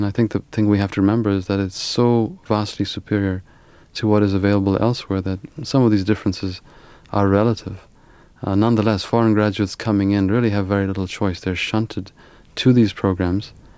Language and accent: English; Ethiopia; moved away as an adult; my brother and I were born in Ethiopia and grew up there.